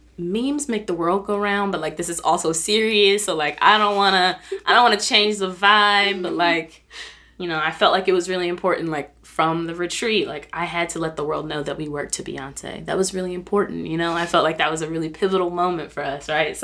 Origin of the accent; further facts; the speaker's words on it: Kentucky, United States; As a person who was born and raised in the South, shout out to Kentucky